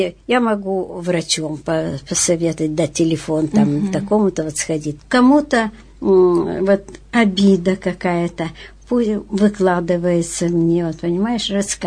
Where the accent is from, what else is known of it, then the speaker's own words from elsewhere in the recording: Yekaterinburg, Sverdlovsk Oblast, Russia; born there; Я же родилась в Свердловске, это потом я переехала, и много-долго-долго меня здесь не было. А родилась я здесь.